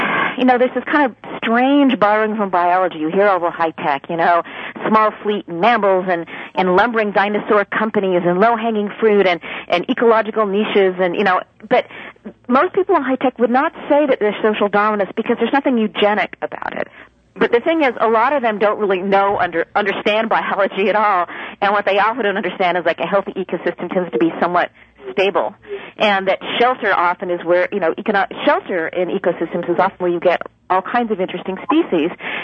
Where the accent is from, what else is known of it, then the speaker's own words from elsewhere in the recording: Pasadena, California, United States; I grew up in Pasadena, which is sort of Caltech JPL